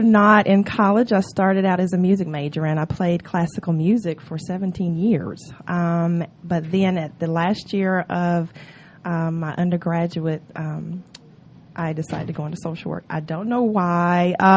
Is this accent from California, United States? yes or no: no; Atlanta, Georgia, United States; Well, I'm originally from Atlanta, born and raised here, so I haven't moved, so I'm been living here in Lithonia now, but I'm originally from Atlanta.